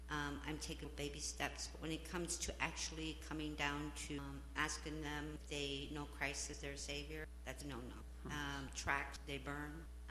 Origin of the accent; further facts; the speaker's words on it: Ohio, United States; Hi, I'm from Geauga County, which is up by Cleveland, like southeast of Cleveland. I just know for a fact, born and raised there, Amish.